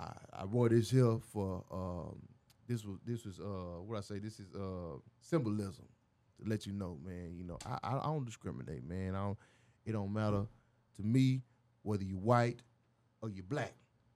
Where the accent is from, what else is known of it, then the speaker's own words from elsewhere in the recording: Arkansas, United States; I came from Arkansas, you know.